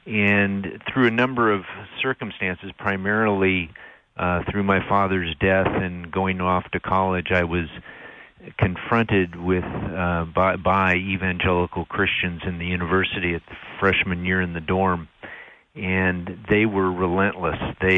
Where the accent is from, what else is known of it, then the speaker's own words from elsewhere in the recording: California, United States; Well, I was raised in California in a religious cult.